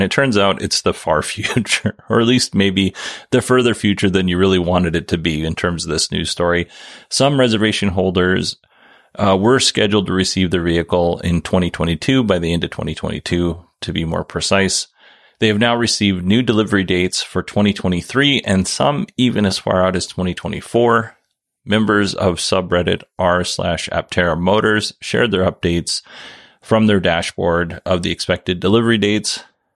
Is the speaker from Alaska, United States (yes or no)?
yes; Alaska, United States; we didn't receive mail by airplane where I grew up. I grew up on the Kenai Peninsula, which is downright cosmopolitan compared to some of the bush areas where people live.